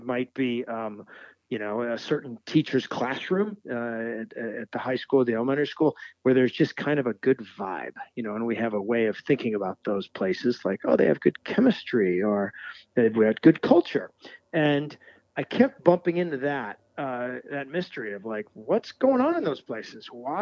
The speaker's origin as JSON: {"language": "English", "region": "Alaska", "country": "United States", "tie": "born or raised there", "said": "Real fine. Real fine. That's growing up on Kachemak Bay. That was kind of the lingo there, listening to some of our neighbors."}